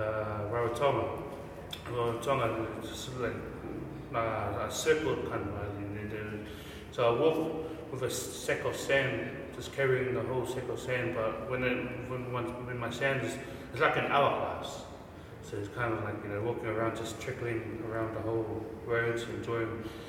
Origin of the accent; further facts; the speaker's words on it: South Auckland, Auckland, New Zealand; growing up in South Auckland